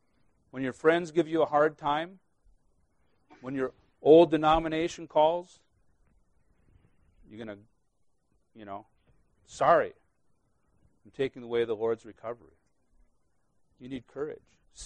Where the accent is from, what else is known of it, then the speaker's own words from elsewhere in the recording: Midwest, United States; I'm a Midwesterner.